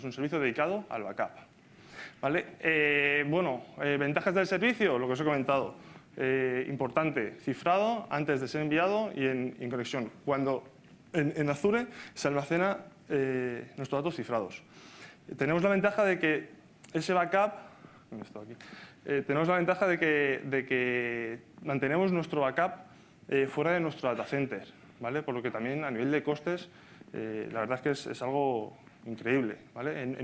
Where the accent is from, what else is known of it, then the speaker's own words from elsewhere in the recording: Catalonia, Spain; vengo con mi compañero Joan, somos de Tokiota, de Barcelona. Bueno, empresa un nombre un poco japonés, pero no, somos catalanes.